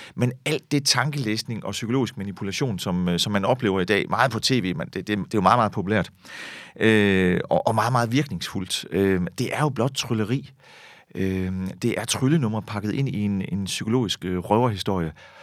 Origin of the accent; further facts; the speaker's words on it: Herning, Central Denmark Region, Denmark; born there; Jeg er født i Herning, har faktisk altid kørt flere spor i mit liv.